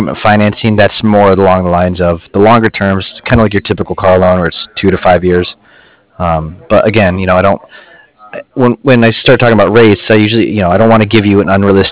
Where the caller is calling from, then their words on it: Cardiff, Wales, United Kingdom; I'm calling from Cardiff.